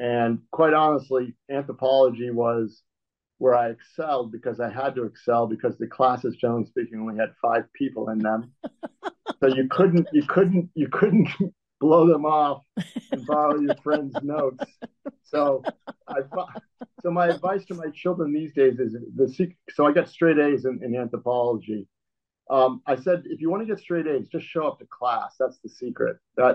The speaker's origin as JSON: {"language": "English", "town": "Wellesley", "region": "Massachusetts", "country": "United States", "tie": "born or raised there", "said": "But so I was raised as a Catholic, and I was raised in Wellesley, Massachusetts, which is a suburb of Boston."}